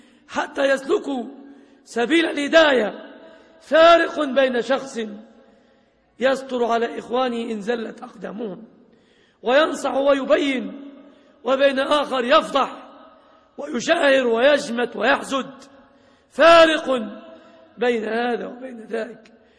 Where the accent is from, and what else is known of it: Egypt